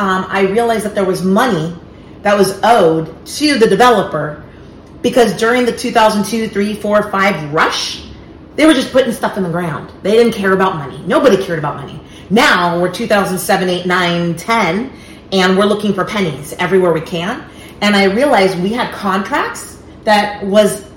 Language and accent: English; California, United States; And so I'm from California. I don't know if everybody else knows. So I am based out of California.